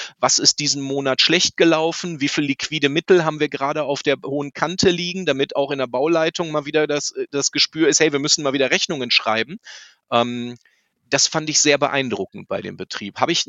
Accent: North Rhine-Westphalia, Germany; ich komme ja aus dem Ruhrgebiet, hier gibt es ziemlich viele von Kalles.

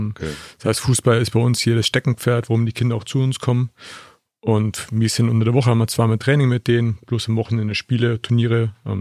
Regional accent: Nuremberg, Bavaria, Germany; ich komme ursprünglich aus dem Frankenland, aus Nürnberg die Ecke, habe dort mal ein Abitur gemacht

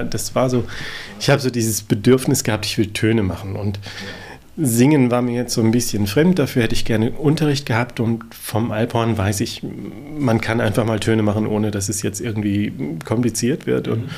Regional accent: Lower Saxony, Germany; ich komme aus Niedersachsen vom Dorf.

